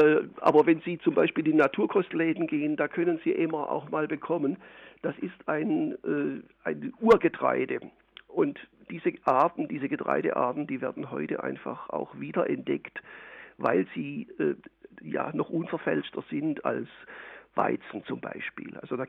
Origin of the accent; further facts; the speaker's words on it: Baden-Württemberg, Germany; ich bin Schwabe, die Brezeln sind mit unser höchstes Gut